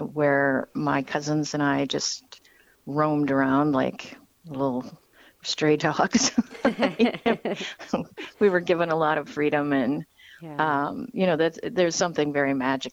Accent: Fergus Falls, Minnesota, United States; I also feel pretty at home in Western Minnesota because I grew up in Fergus Falls. So not far from Fargo.

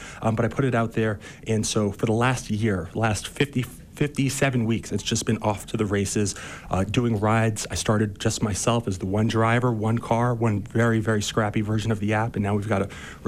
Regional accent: New York City, New York, United States; also born or lived in San Francisco; now in Park City, United States; Yeah, so I'm from New York City originally. I spent most of my life there before a brief pit stop in San Francisco.

